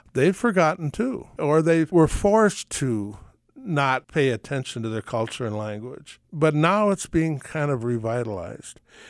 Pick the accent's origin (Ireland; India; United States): Ireland; I think we're all primally tribal people, if you go back far enough. I'm Irish. You only got to go back 1,000 years or so before you're a tribal person.